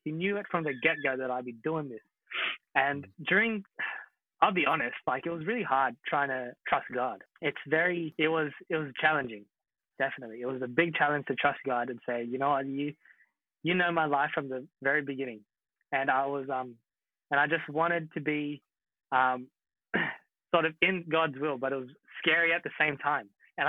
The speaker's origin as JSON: {"language": "English", "country": "Philippines", "said": "So being Filipino and whatever, Asian, education equals success, right?"}